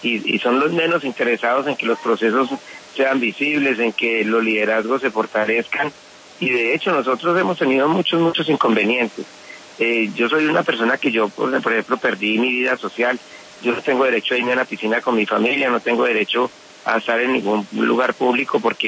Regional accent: Meta, Colombia; moved away; desde el mismo momento en que salí desplazado del departamento del Meta

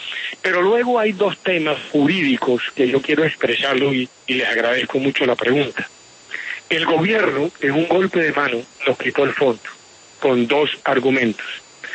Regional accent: Colombia; Yo soy un colombiano

